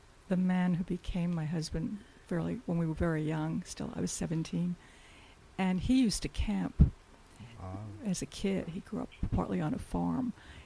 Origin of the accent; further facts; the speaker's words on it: Brooklyn, New York, United States; I grew up in inner city Brooklyn and would have done anything to live in what I thought of as country.